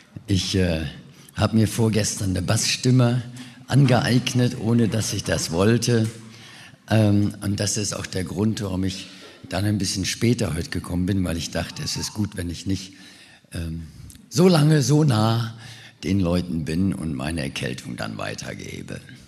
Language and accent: German; South Africa; now in Germany; dass meine Eltern von Bielefeld ausgewandert sind nach Südafrika, bin ich in Südafrika aufgewachsen.